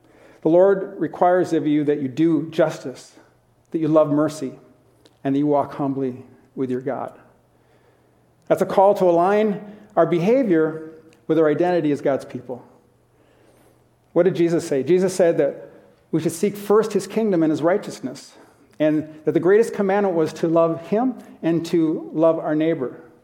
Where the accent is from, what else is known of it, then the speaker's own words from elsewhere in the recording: United States; I'm a dad, I'm a husband, I'm an American, I'm an author.